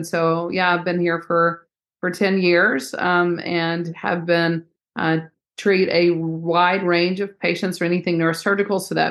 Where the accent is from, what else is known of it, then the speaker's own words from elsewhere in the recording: Georgia, United States; So I was born and raised in Georgia, kind of got into medicine.